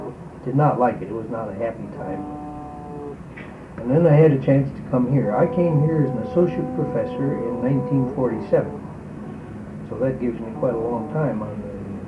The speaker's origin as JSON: {"language": "English", "town": "Pierre", "region": "South Dakota", "country": "United States", "tie": "born or raised there", "also_born_or_lived": "Canada", "said": "And lived around. I lived mostly in Pierre, South Dakota. That's where I grew up. That's where my high school and hometown is located."}